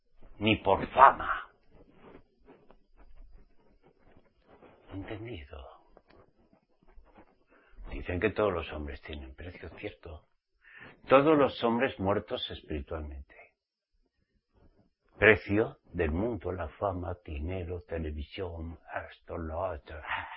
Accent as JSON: {"language": "Spanish", "country": "Spain", "said": "Y eso que soy español."}